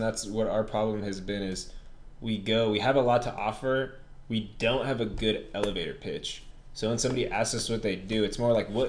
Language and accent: English; California, United States; growing up in Southern California, but like outside of LA, took me 34 years to realize. I spent all my life in LA skating.